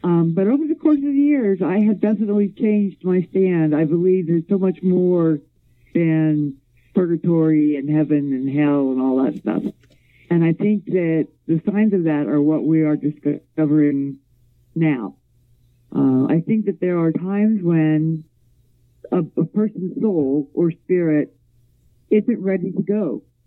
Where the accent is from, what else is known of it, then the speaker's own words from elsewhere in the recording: Point Pleasant, West Virginia, United States; born there; Well, I was born in Point Pleasant, and I have seen Mothman.